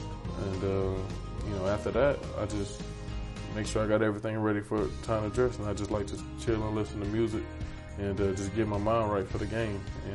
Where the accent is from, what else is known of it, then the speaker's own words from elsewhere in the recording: Conyers, Georgia, United States; I'm from Conyers, went to Clemson, then right here in Flowery Branch.